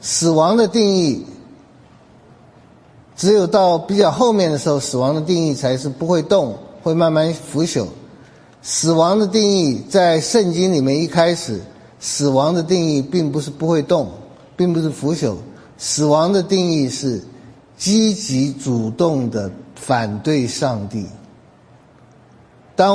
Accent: Taiwan; 我是72岁的，所以我小的时候是很久以前了。我们小的时候在台湾，我没有饿肚子

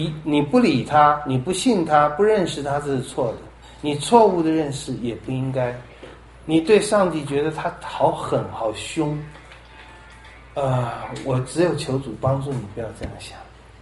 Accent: China; 照我们现在这种我们中国人送红包，如果你的红包被退回了，那表示什么？

